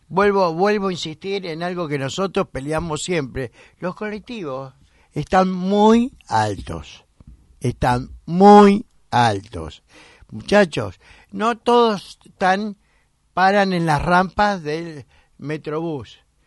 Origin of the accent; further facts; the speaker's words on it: Buenos Aires, Argentina; Esto es la ciudad de Buenos Aires. Yo soy porteño y no me gusta cómo está la ciudad.